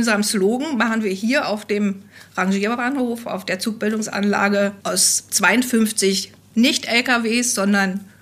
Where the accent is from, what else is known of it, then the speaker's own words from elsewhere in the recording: East Germany, Germany; Ich komme aus der DDR